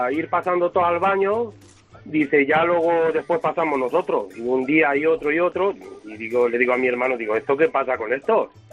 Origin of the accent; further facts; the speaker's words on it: Romania; Spanish is a second language; moved away; Mire, yo soy rumano. Y cuando me vine a España vivíamos como podíamos en un piso en Alcalá de Henares